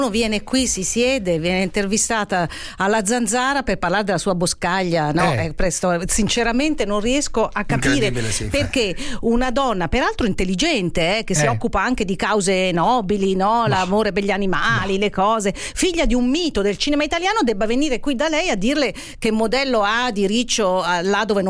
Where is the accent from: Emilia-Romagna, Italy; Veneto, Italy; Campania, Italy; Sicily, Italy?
Campania, Italy; Naples; Io sono una napoletana … Con cognome.